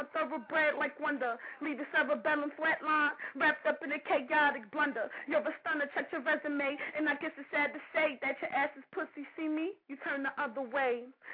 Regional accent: Queens, New York, United States; What's good? I'm from Queens.

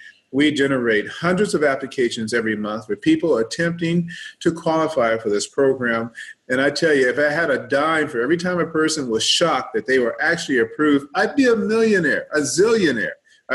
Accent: San Bernardino, California, United States; also born or lived in Memphis; now in Riverside, United States; I was born originally in Memphis, Tennessee. I'm a native of Memphis, Tennessee, but was raised in San Bernardino out here in the IE.

